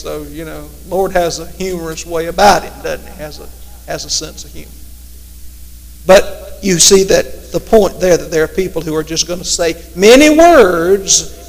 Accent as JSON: {"language": "English", "town": "Martinsville", "country": "United States", "tie": "born or raised there", "said": "I sometimes am ashamed to say that Martinsville is my hometown."}